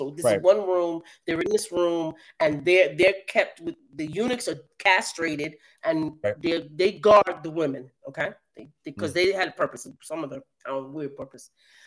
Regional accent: New York, United States; So, of course, I'm from New York.

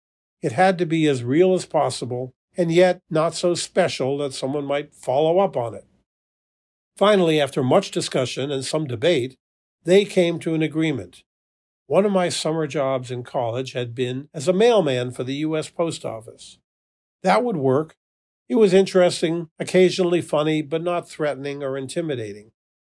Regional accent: Northeast, United States; But I was from the Northeast where, "So what do you do for work?" is usually one of the first questions when you meet someone.

